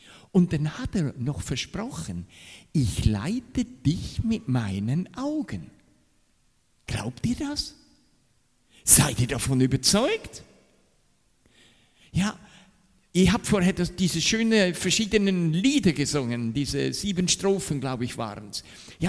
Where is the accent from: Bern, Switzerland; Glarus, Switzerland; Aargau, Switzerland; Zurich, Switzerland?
Zurich, Switzerland; accent: Swiss; Ihr wisst ja, dass ich Schweizer bin. Ich bin in Zürich geboren. Ja, deshalb mein Akzent. Aber Ich bin in der Schweiz in den jungen Jahren auf viele Berge gewandert.